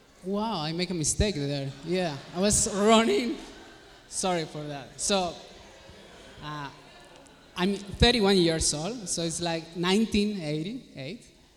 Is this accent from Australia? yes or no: no; Colombia; English is a second language; I'm from Colombia, South America. So far from here.